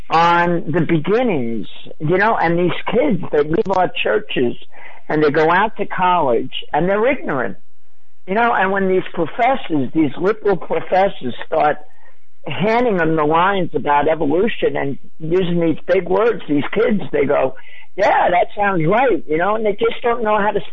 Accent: New York, United States; But I tell them, I'm from New York. What can I do, you know?

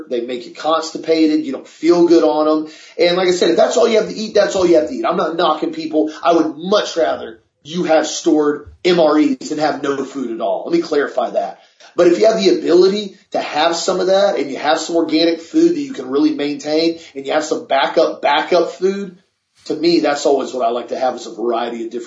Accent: Florida, United States; I grew up in Florida, dealt with numerous hurricanes my whole life

